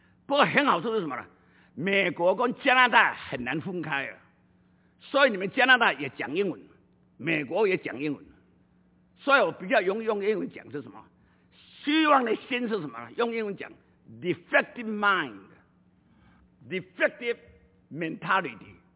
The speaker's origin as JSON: {"language": "Chinese", "country": "Taiwan", "accent": "Taiwanese Mandarin", "said": "我怕你们不容易听懂我这个台湾国语"}